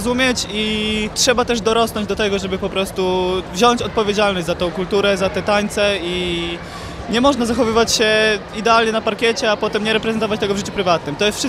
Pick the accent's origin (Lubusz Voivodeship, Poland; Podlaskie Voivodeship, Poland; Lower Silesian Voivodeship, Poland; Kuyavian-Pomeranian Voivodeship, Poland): Podlaskie Voivodeship, Poland; Siemiatycze; moved away as an adult; now in Warsaw, Poland; Ja jestem z Siemiatycz, pochodzę z Siemiatycz, rozwinąłem się w Zespole Małe Podlasie, ale dalej swoją karierę kontynuuję teraz w Warszawie, w Warszawiance. Tańczę od 18 lat, taniec ludowy, 12 lat w Siemiatyczach, potem na studia poszedłem do Warszawy, więc zmieniłem zespół.